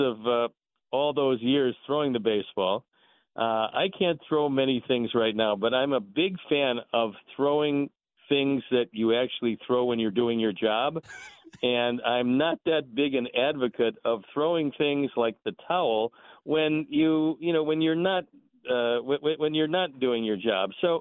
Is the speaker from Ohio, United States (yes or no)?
yes; Cleveland, Ohio, United States; and I was very familiar with that because growing up in Cleveland, that was part of the legend, you know.